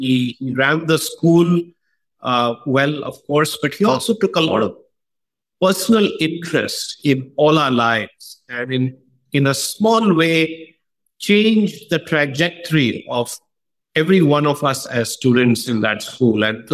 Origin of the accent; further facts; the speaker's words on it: Patna, Bihar, India; I was born in Patna, in Bihar, state of Bihar in India, and I spent the first 18 years of my life there. I still have a home there, so I would say that it's still home for me.